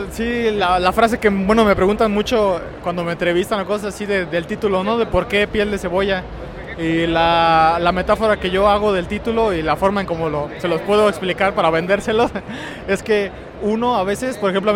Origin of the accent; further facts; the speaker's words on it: State of Mexico, Mexico; No, yo soy del Estado de México